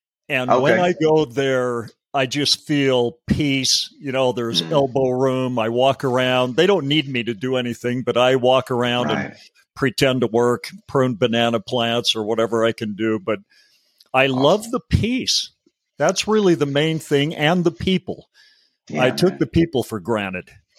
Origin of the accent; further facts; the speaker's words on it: Heber City, Utah, United States; I was raised in America, little town, Heber City, Utah. I don't know if you've ever heard of that place.